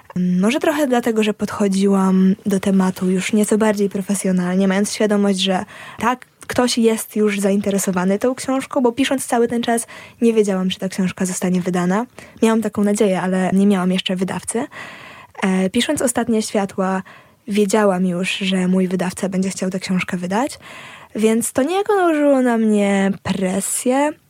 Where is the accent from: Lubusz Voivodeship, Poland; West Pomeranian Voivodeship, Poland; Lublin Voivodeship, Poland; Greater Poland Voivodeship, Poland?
Lublin Voivodeship, Poland; Lublin; moved away; Lublin, czyli właśnie miasto, z którego pochodzę i z którego niedawno wyjechałam